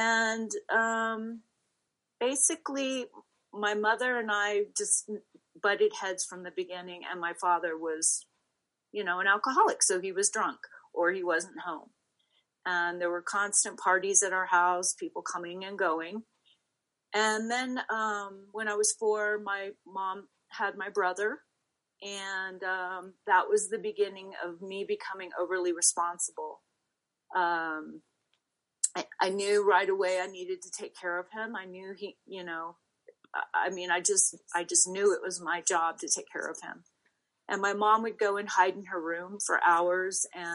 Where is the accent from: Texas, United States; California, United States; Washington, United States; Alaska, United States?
Texas, United States; El Paso; born there; I was born in El Paso, Texas